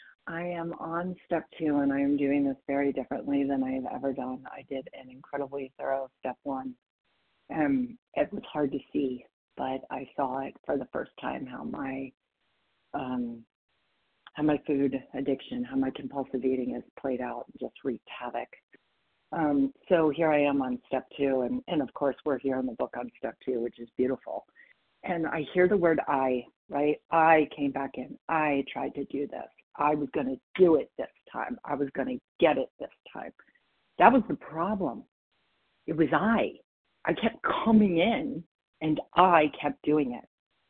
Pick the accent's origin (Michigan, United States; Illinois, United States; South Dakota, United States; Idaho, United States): Idaho, United States; from Idaho.